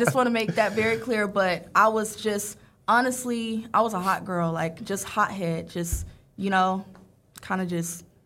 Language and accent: English; Orlando, Florida, United States; So it's like, and when I say that, I'm from Orlando, Florida.